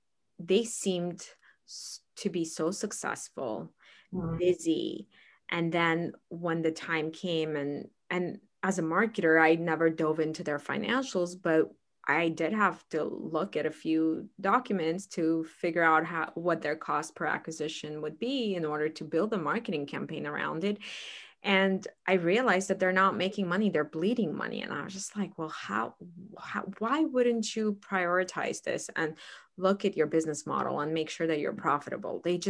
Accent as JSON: {"language": "English", "country": "Armenia", "lives_now": "United States", "said": "My parents lost money when we came from Armenia to US. And I remember as a child, I made money so not important in my life."}